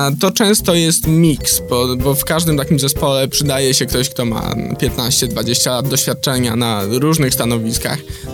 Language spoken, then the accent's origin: Polish; Opole, Opole Voivodeship, Poland; A ja pochodzę z Opola i powiedzmy, że przed powrotem tutaj przeszedłem dość długą drogę